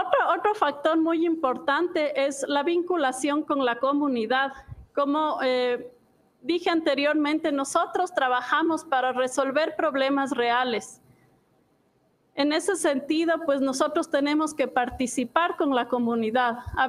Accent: Ecuador; born there; Cuando regresé a Ecuador, mi país natal

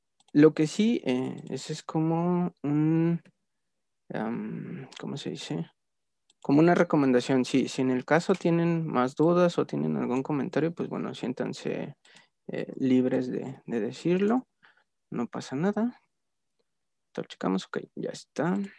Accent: Mexico City, Mexico; de hecho también soy de Ciudad de México, más que ahora vivo en otro lado

